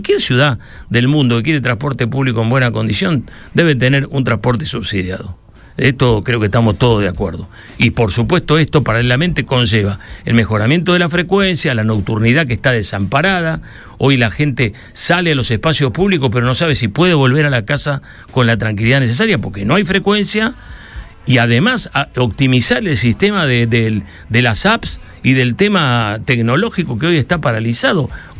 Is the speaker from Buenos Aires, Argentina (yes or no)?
no; Rosario, Santa Fe, Argentina; aprecio fundamentalmente porque soy rosarino y porque tengo realmente, amo a Rosario.